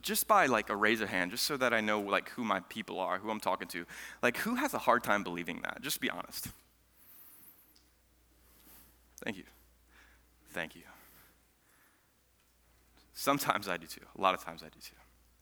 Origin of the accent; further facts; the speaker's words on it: Lithia, Florida, United States; I am from Lithia.